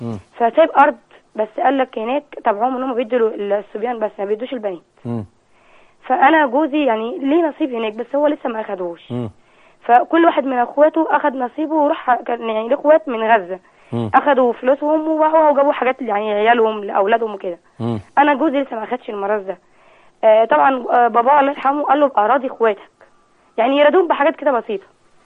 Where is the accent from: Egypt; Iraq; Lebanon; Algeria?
Egypt; أنا مصرية.